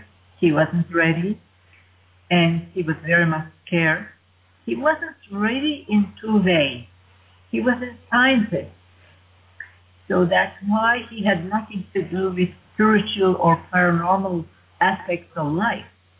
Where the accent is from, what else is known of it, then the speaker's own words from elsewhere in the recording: Turkey; as you know, I'm from Turkey, and our country has a very, very ancient tradition, ancient history.